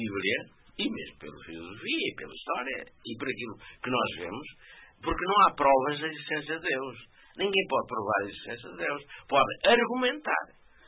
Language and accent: Portuguese; Marinha Grande, Leiria, Portugal; como é que foi a minha vida em criança, na Marinha Grande, e depois, quando encontrei o Evangelho